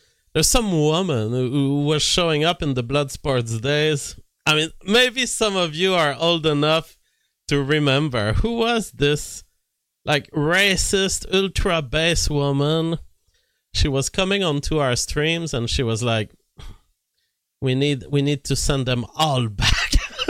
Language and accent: English; Canada; So now, because I'm a Canadian, I have to consider the possibility that Russia's first nuclear strike wouldn't be on the US, it would be on Canada.